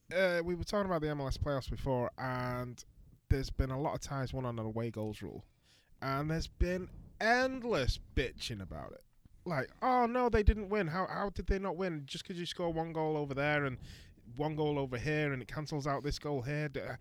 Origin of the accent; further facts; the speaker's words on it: England, United Kingdom; I'm English. I say it quite a bit.